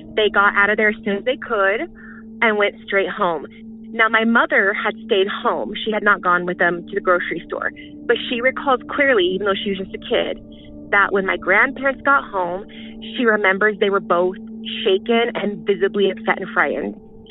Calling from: Denver, Colorado, United States; I'm calling from Denver, Colorado.

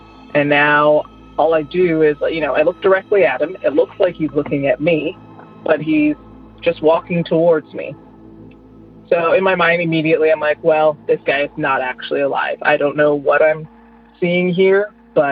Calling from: Toronto, Ontario, Canada; I'm from Toronto.

